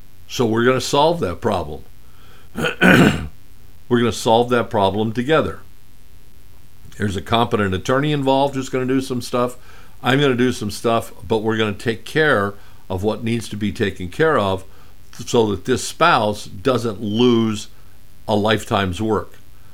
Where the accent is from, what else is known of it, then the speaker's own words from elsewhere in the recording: Arizona, United States; when I was growing up in Arizona, every year there was some idiot bitten by, usually more than one idiot, bitten by a rattlesnake.